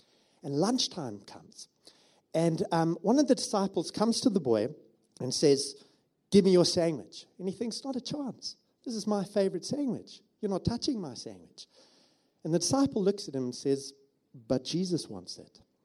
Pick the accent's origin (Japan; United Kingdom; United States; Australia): United Kingdom; East London, London; I'm from East London. And I've been married for, I think it's 16 years now.